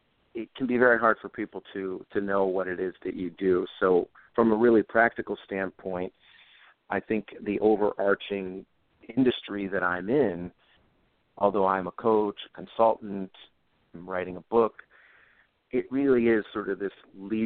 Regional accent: Rochester, New York, United States; I think of one from my hometown of Rochester, New York, Wegmans.

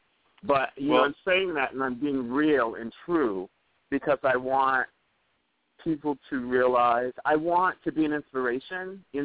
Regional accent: United States; because I'm an American, you know, I'm an American and I'm singing.

